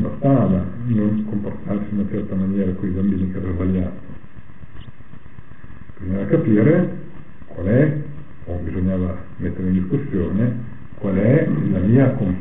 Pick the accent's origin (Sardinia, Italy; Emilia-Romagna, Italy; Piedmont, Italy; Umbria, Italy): Emilia-Romagna, Italy; nelle valli da dove vengo io, cioè io ero fuori la pianura, ma le valli subito sopra, sopra Bologna